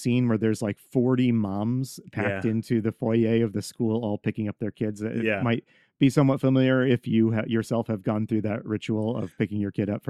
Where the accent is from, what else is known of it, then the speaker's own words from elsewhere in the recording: United States; I'm an American. I've never heard of it.